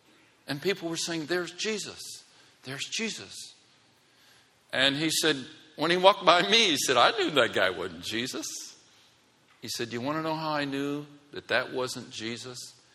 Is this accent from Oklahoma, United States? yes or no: yes; Oklahoma, United States; I've got a sense of humor because I'm from Oklahoma.